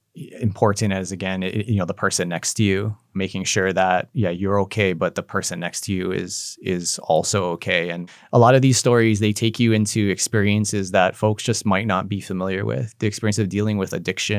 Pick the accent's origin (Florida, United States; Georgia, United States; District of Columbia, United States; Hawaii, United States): Hawaii, United States; Kaneohe; also born or lived in Kahului; Yeah, I think having been born and raised in Kaneohe and Kahului, I think it breaks my heart every single day that the fact that I can't really afford to be there.